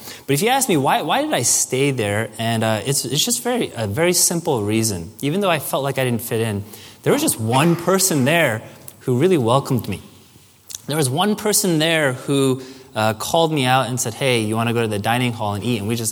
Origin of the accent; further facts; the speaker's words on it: New Jersey, United States; When I was in college, and as mentioned, I went to Rutgers in New Jersey. I'm from New Jersey.